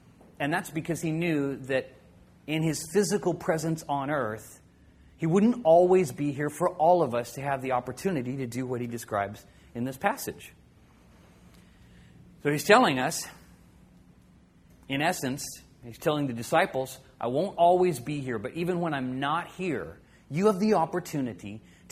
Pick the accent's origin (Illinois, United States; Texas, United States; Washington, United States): Texas, United States; Now, I grew up in Texas a little bit, and I think there's some of the Southern church thing still kind of left in me